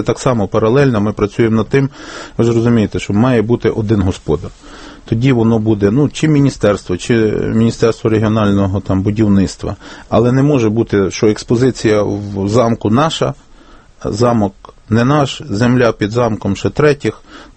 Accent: Lviv Oblast, Ukraine; Я сам родом з Львівської області

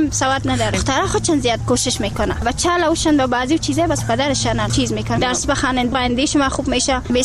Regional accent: Kunduz, Afghanistan; also born or lived in Pakistan; now in Kabul, Afghanistan; هستم از ولایت قندر.

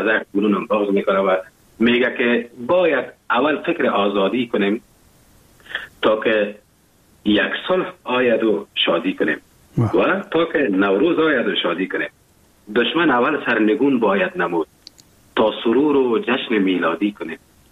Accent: Afghanistan; now in Germany; افغانستان عزیز ما که محر چقدر به ارتباط وطنم بگویم هنوز هم کم است

